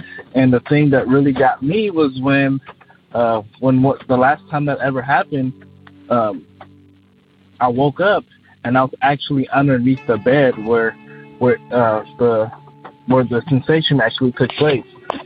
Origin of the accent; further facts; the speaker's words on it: Austin, Texas, United States; I'm from Austin, Texas.